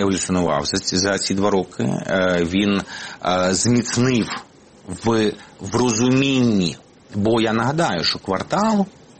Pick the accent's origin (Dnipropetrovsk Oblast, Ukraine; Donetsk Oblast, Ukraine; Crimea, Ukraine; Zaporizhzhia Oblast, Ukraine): Dnipropetrovsk Oblast, Ukraine; Dnipro; Ну, ми ж обидва з Дніпропетровська.